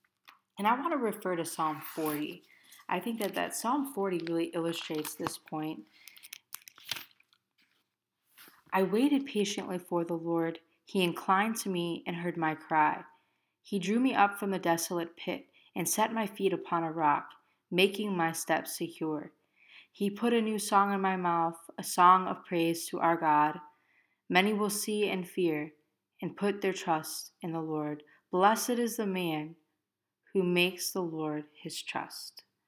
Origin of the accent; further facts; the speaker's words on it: Hiram, Ohio, United States; I'm from Hiram, Ohio. I live and I work and have my ministry at an assisted living, and I love it.